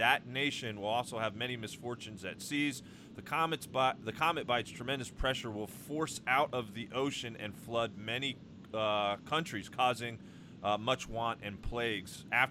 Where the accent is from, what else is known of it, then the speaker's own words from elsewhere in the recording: New Jersey, United States; My home state of New Jersey, a massive one down in Texas.